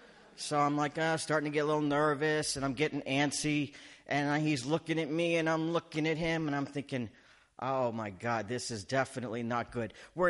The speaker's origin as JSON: {"language": "English", "country": "Canada", "said": "no, Canadian. I'm from Canada."}